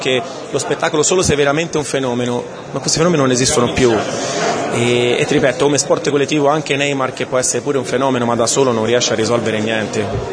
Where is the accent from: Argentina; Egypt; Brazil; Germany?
Brazil; Italian is a second language; No, sono brasiliano.